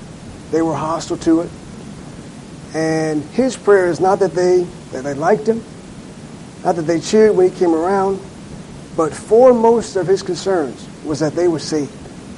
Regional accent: Jacksonville, Florida, United States; I'm from Jacksonville, just to be clear. Before, you said Tallahassee. I worked in Tallahassee before I moved down here.

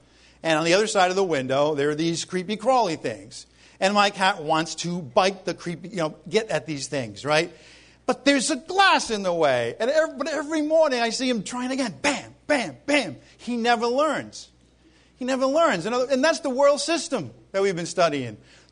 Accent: New England, United States; now in Florida, United States; well, I'm in Florida now, the pastor up north, I come from New England, so I'm used to thinking of Florida down here.

